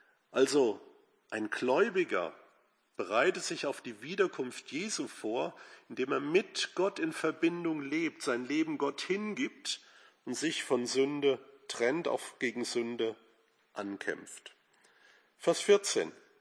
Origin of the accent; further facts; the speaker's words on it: Meerholz, Hesse, Germany; in meinem Heimatort Meerholz war.